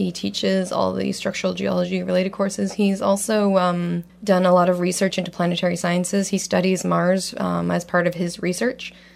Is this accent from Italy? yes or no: no; Mississauga, Ontario, Canada; And I'm originally from the Toronto, Mississauga area. I moved up here for school, and I've stayed here because I like it so much.